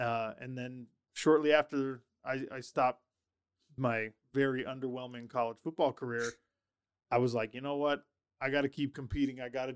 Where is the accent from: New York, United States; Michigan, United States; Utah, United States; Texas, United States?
Utah, United States; Sandy; also born or lived in Minnesota; I'm from Utah. Well, I was born in Minnesota. I claim Sandy, Utah. That's where I grew up.